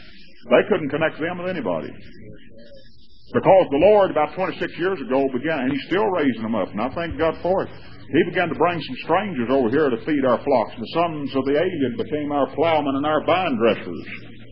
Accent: Texas, United States; back in that day my home state of Texas was split up into about five factions.

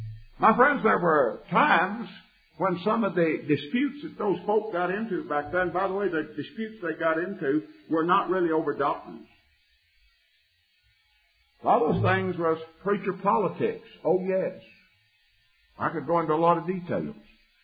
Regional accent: Texas, United States; my home state of Texas was heavily factionized.

